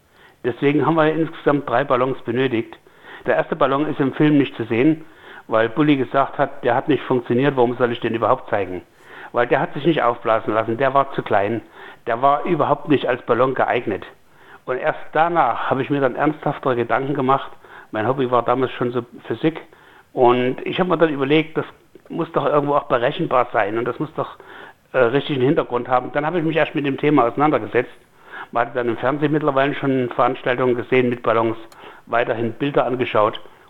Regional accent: East Germany, Germany; moved away; Also wir sind aus der DDR in die Bundesrepublik geflohen

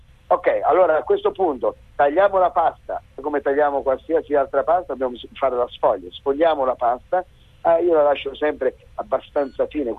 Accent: Abruzzo, Italy; Ecco, sono abruzzese per questo.

